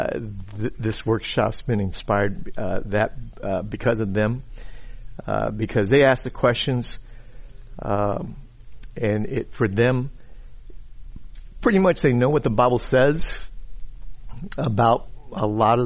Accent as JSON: {"language": "English", "town": "San Antonio", "region": "Texas", "country": "United States", "tie": "born or raised there", "said": "And so San Antonio is my hometown, and so we just sensed that the time was right"}